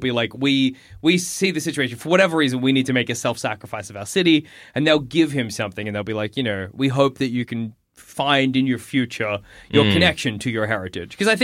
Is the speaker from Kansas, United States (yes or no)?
yes; Kansas, United States; I'm from Kansas.